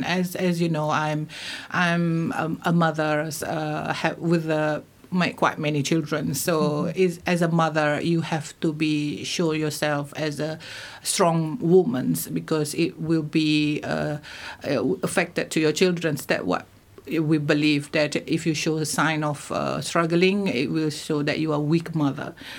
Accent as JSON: {"language": "English", "country": "Malaysia", "moved": "yes", "lives_now": "United Kingdom", "said": "I'm originally from Malaysia. I've been in UK since 2019. I guess it's almost like 3.5 years now."}